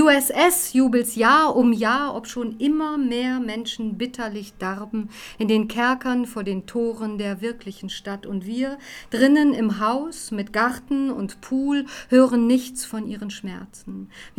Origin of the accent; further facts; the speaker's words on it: Tehran, Tehran Province, Iran; Und ich bin ja in Teheran aufgewachsen, und ich bin ja auch schon ein älterer Jahrgang, nämlich 1963er Jahrgang.